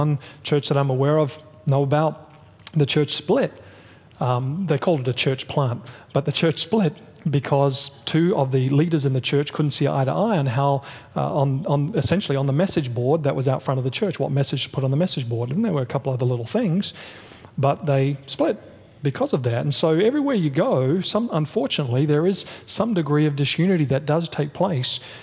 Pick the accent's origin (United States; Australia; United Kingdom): Australia; Of course, you know, I'm from Australia. I've spent a little bit of time in Brazil and Canada.